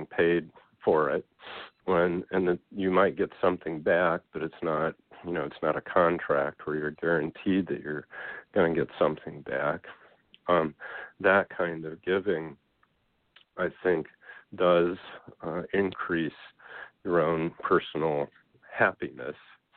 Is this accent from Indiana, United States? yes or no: yes; Goshen, Indiana, United States; starting a Walk for Hunger in my hometown, Goshen, Indiana.